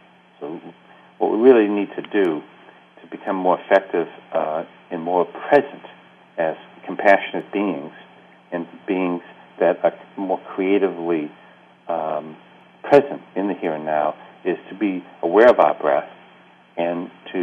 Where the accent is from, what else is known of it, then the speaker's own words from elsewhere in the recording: Boston, Massachusetts, United States; growing up in Harvard Square in Boston and reading books on Zen Buddhism and playing in a band